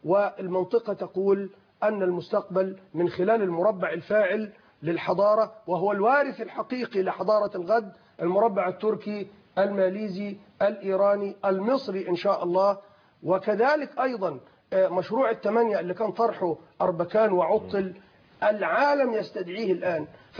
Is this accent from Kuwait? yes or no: no; Egypt; نحن كمصريين